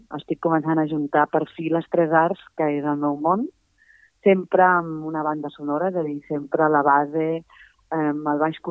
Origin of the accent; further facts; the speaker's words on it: Tiana, Catalonia, Spain; Jo soc del Maresme, de Tiana, lliure i tropical, i llavors, doncs, bueno, les lletres és un recull de la meva infantesa